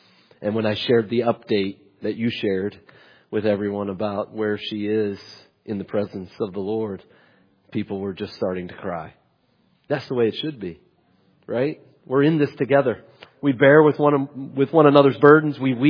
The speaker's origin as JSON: {"language": "English", "region": "West Virginia", "country": "United States", "said": "I'm a nobody from West Virginia."}